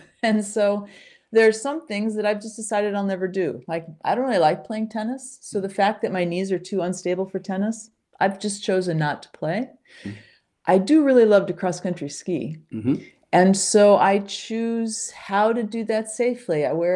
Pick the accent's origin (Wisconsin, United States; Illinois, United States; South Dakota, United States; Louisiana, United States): Illinois, United States; Chicago; I grew up in Chicago. I'm a Midwesterner. Sorry, I'm not a Vermonter.